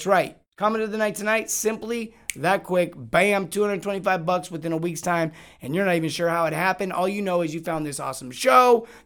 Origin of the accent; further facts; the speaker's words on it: California, United States; I grew up in California. So I was kind of pumped up. I was like, I'm going to get a chance to go back to where I grew up